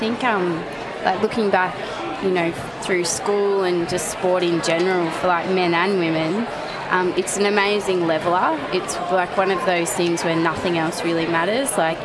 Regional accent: Frankston, Victoria, Australia; I'm from Frankston.

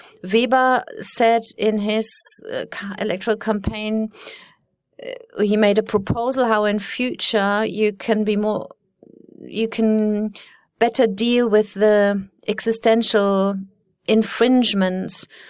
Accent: Saarland, Germany; and I come from the German-French border, from the Saarland, so I can't be suspected of not being a Francophile.

